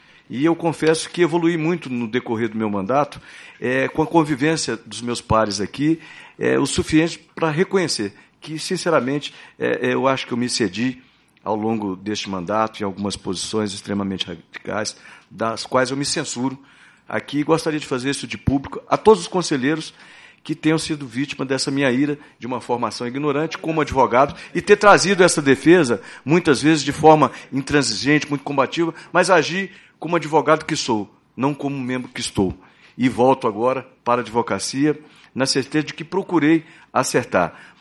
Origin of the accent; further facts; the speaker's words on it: Mato Grosso, Brazil; Porque a minha origem, eu vim do interior de Mato Grosso, iniciei a minha advocacia 30 anos atrás no interior de Mato Grosso.